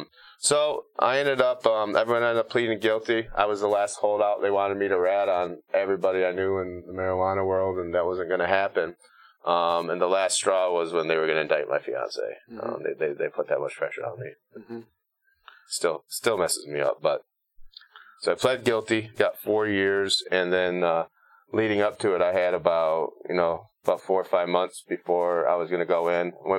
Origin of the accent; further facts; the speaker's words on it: Dansville, New York, United States; My buddy, I grew up in Dansville, and, my best friend was doing 11 years there